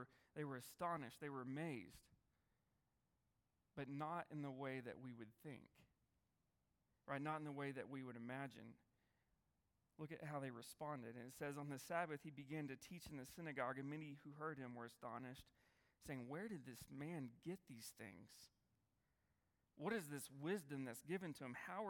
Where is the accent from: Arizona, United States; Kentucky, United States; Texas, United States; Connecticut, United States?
Texas, United States; Happy; It's like Happy Texas, right? No one talks about Happy Texas, except for me, because I'm from Happy.